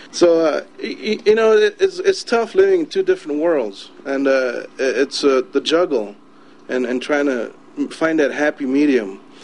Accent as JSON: {"language": "English", "town": "Susanville", "region": "California", "country": "United States", "said": "It's kind of weird, because I come from Susanville, California, and it's hard to believe that there's Shoshones way out that way."}